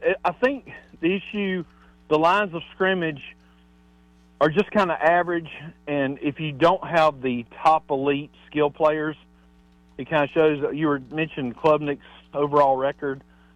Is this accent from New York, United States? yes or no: no; Royston, Georgia, United States; First of all, being from Franklin County originally, growing up in Royston, and my dad on the weekends would take me to Harbin Lumber.